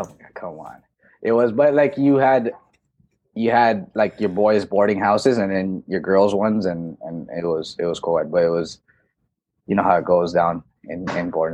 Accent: Canada; I'm Canadian because I'm born in Canada.

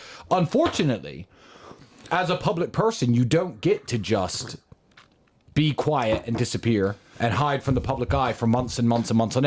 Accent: United Kingdom; The royal family is our most important, most cherished institution, and we are, as British people, are very curious what's happening.

